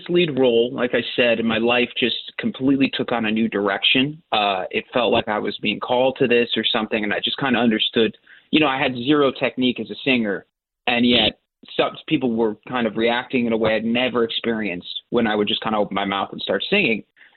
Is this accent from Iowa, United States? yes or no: no; Danbury, Connecticut, United States; moved away; also born or lived in Zurich, Switzerland / Oxford, Connecticut; I was born in Zurich, Switzerland, and we moved to Danbury, Connecticut when I was about 4 years old.